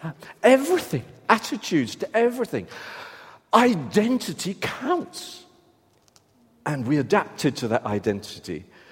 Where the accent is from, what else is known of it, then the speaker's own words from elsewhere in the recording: South West England, United Kingdom; because I'm a southerner, basically. Not a southwesterner, I'm sorry. I am by acclimatization, but originally southwest. I'm British.